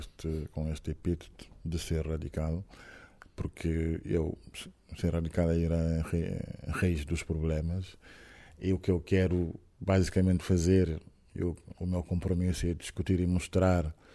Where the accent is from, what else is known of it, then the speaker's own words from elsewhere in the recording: Senegal; accent: Senegalese, Frenchified; O meu sotaque senegalês, afrancesado.